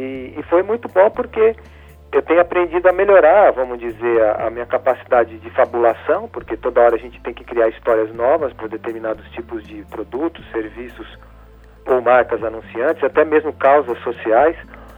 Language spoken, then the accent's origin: Portuguese; Cravinhos, São Paulo, Brazil; eu vim de Cravinhos, né, uma pequena cidade do interior de São Paulo